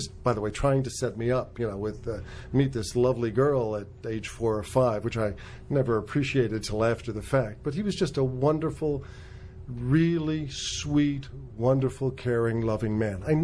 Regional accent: Manhattan, New York, United States; They moved to Manhattan. My two brothers and I grew up in Manhattan.

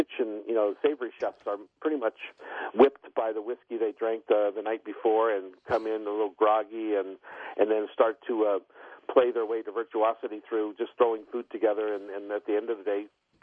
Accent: Newark, Delaware, United States; now in Seattle, United States; I'm from Newark, Delaware area originally, 35 years ago, so I still haven't accustomed myself to the time change.

